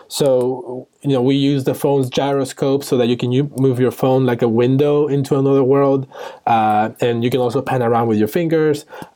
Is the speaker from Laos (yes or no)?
no; Costa Rica; English is a second language; also born or lived in Cuba; And I'm originally from Cuba, grew up in Costa Rica